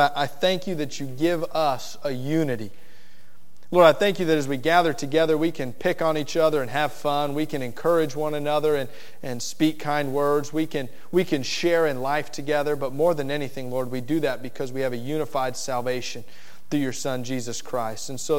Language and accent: English; Miami, Florida, United States; I grew up in Miami, Florida, but a part of Miami that is out closer to the Everglades than it is the city.